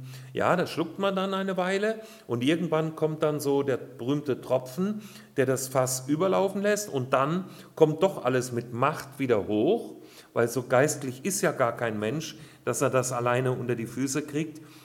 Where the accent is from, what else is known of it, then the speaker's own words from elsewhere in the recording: Hesse, Germany; ich bin ja eher so ein kühler Norddeutscher. Naja, wenn ich das da oben in Hamburg sage, dann lachen die mich aus. Aber ich komme aus der Nähe von Kassel. Da fängt dann schon langsam Norddeutschland an.